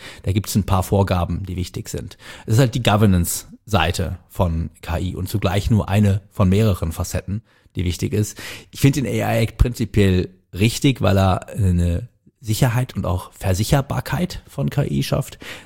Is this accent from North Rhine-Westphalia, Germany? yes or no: yes; Cologne, North Rhine-Westphalia, Germany; born there; Ja gebürtiger Kölner